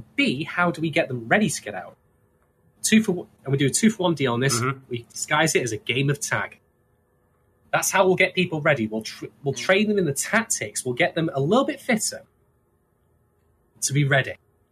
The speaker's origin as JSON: {"language": "English", "country": "United Kingdom", "said": "I will say this, as a British man, like, when I saw that clock, all I could hear in my head was the countdown theme."}